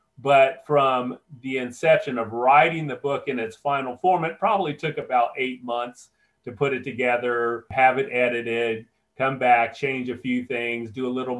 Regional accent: Lafayette, Indiana, United States; growing up in Lafayette, my senior year actually was the last year that we had won 28 straight sectionals.

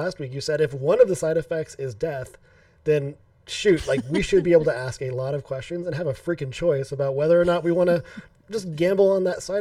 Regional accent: Texas, United States; Well, as a Texan, I basically I should speak a lot more Spanish than

